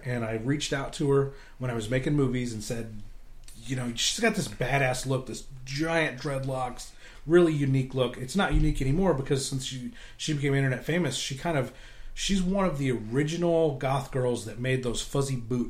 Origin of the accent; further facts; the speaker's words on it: St. Louis, Missouri, United States; So anyway, we're all from St. Louis.